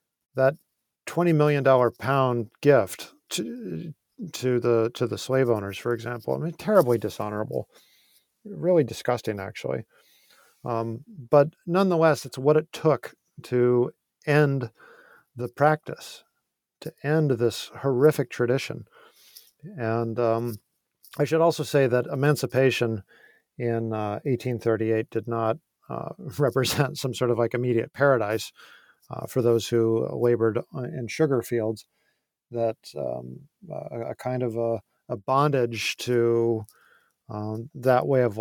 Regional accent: United States; because I'm not Jamaican, I'm American.

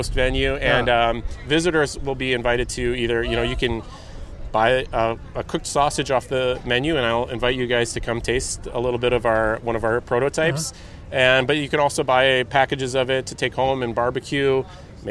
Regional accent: Milwaukee, Wisconsin, United States; I'm an artist from Milwaukee, and I'm participating in front as a resident artist.

